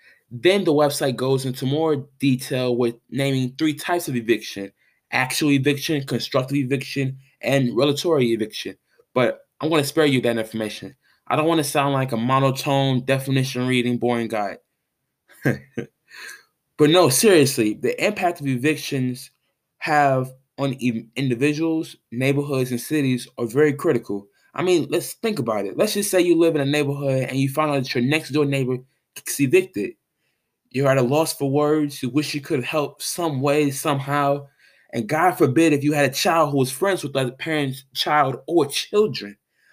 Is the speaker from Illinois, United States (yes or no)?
yes; East St. Louis, Illinois, United States; I'm from East St. Louis, Illinois. I'm currently 19 years old and I attend the illustrious Hampton University.